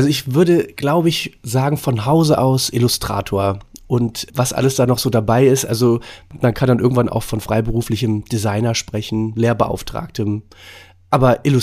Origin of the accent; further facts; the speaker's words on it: Cologne, North Rhine-Westphalia, Germany; als Kölner